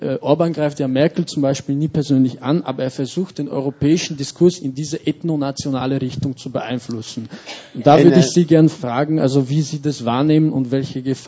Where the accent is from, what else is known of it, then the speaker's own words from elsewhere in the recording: Austria; born there; ich bin in Österreich geboren, aber meine Familie stammt auch ursprünglich aus Osteuropa.